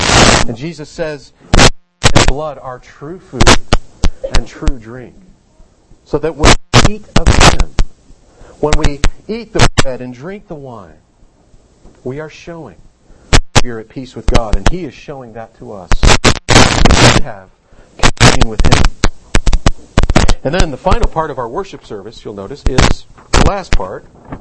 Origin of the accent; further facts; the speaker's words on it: St. Louis, Missouri, United States; when I was a kid growing up in St. Louis, we used to go to church with my aunt and uncle once in a while.